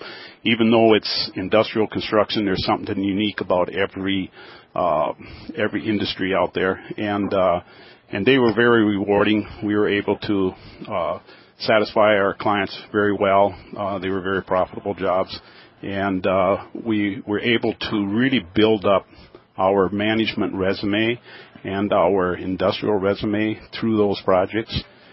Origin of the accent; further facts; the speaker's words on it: Minnesota, United States; I grew up in Minnesota, and I really wanted to farm.